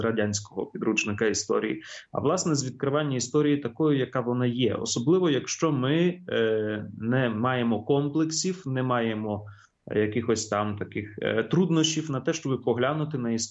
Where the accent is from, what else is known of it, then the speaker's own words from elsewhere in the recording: Kharkiv, Kharkiv Oblast, Ukraine; але от в Харкові, звідки я родом